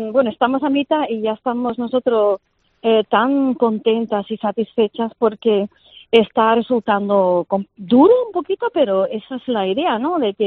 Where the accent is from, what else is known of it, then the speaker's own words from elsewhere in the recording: Tenerife, Canary Islands, Spain; somos un grupo de Tenerife